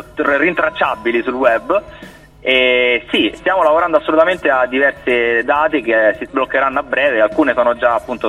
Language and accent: Italian; Fiumicino, Lazio, Italy; Saremo live venerdì questo a Fiumicino, quindi dalle nostre parti.